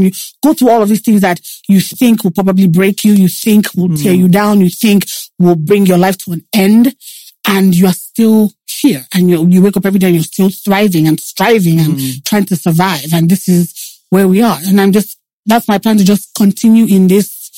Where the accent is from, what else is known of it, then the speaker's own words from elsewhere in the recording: Lagos, Nigeria; We enjoyed life living even in Lagos. I grew up here in Lagos.